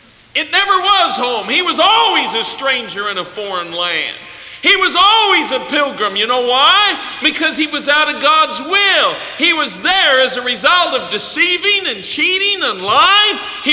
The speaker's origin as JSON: {"language": "English", "region": "Colorado", "country": "United States", "said": "And I'll say, well, I'm from Colorado."}